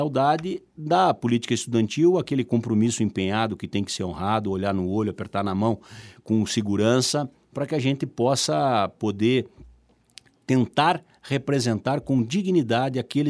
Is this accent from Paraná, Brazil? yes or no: yes; Clevelândia, Paraná, Brazil; also born or lived in São Carlos do Ivaí; Eu me criei em Clevelândia, a terra do meu pai, e em São Carlos do Ivaí, que é a terra da minha mãe.